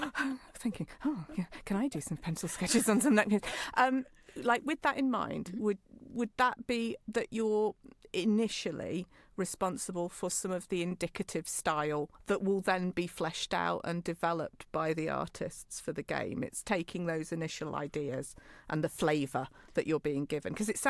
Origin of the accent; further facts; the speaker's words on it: Midlands, United Kingdom; It's like people can tell I'm from the Midlands when I do like buzz.